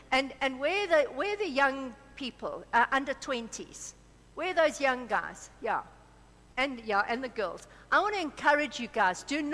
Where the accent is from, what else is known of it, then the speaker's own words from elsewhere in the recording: KwaZulu-Natal, South Africa; so I'm from Belito. I grew up on the KZN coast